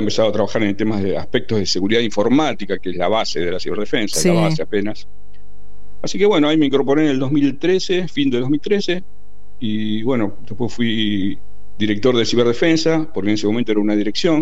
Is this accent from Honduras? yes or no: no; Rosario, Santa Fe, Argentina; Soy de Rosario, así que habíamos armado también una organización gremial empresarial en el interior.